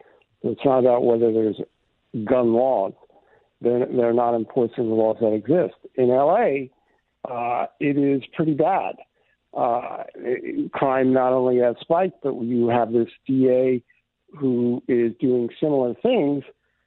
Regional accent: New York, United States; I'm originally from New York, if you remember.

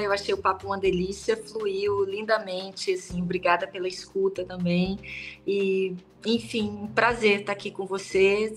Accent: Salvador, Bahia, Brazil; Eu fui criada em Salvador, na verdade, eu estou em Salvador exatamente nesse momento, que é uma cidade litorânea, aberta e tal, mas, assim, a minha origem é, talvez, é do interior

